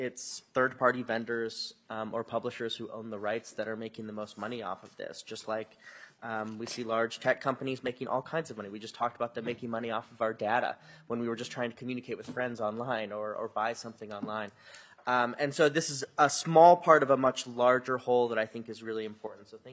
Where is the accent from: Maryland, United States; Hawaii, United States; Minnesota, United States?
Minnesota, United States; I'm from Greater Minnesota